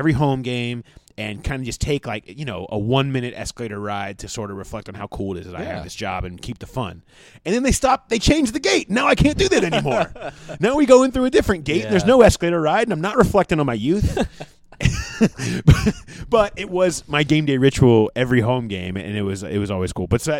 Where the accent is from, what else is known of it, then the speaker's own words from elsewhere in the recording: Cincinnati, Ohio, United States; when I was a kid, I grew up in Cincinnati. I lived out in the Mason area